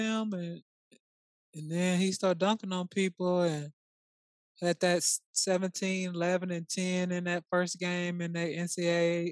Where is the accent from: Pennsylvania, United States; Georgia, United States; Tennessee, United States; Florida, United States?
Tennessee, United States; I gotta find somebody to root for, and it might as well be in my home state. Go Grizzlies!